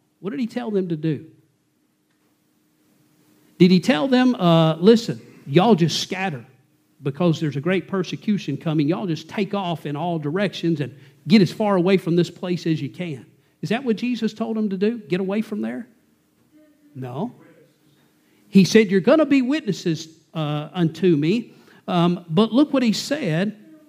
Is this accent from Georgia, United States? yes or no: yes; McDonough, Georgia, United States; sometimes my hometown of McDonough is lumped in as part of Atlanta.